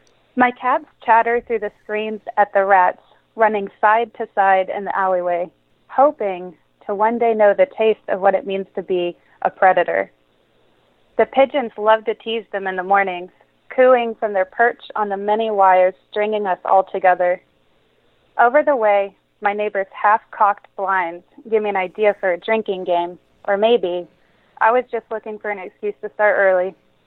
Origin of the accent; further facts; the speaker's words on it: Florida, United States; We're from Florida.